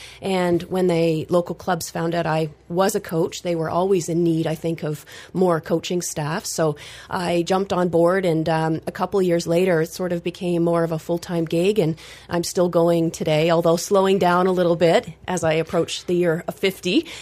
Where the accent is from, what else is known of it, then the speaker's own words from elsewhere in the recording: Perth, Ontario, Canada; moved away as an adult; now in Kingston, Canada; I finished high school. I grew up in Perth, finished high school